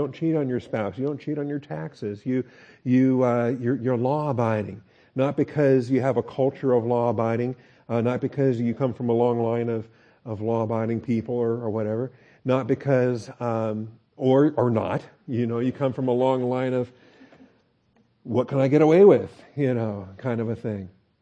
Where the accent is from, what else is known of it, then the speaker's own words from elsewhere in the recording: United States; born there; I could have been born a Uyghur in communist China, but I was born in America, and praise God for that.